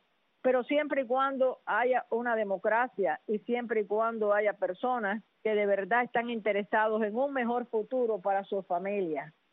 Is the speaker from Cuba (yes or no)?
yes; Havana, Cuba; born there; Yo nací en El Vedado, en La Habana, y amaba a mi patria y nunca la he olvidado.